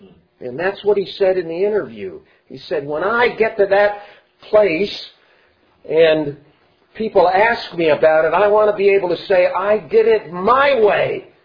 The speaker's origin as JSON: {"language": "English", "region": "Kansas", "country": "United States", "said": "and since we're from Kansas and the Big 12 out there"}